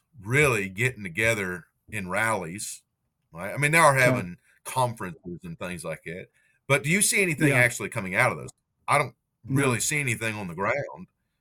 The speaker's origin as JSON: {"language": "English", "region": "West Virginia", "country": "United States", "tie": "born or raised there", "said": "where I grew up in West Virginia, and especially where I was when I was in high school, an area of the state, you know, that attracts a lot of folks who want to get away from, you know, from Eastern urban centers"}